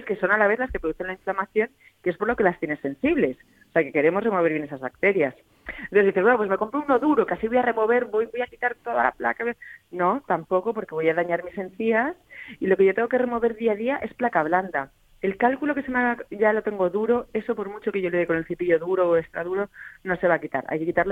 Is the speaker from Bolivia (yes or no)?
no; Teruel, Aragon, Spain; Yo que soy de Teruel, ese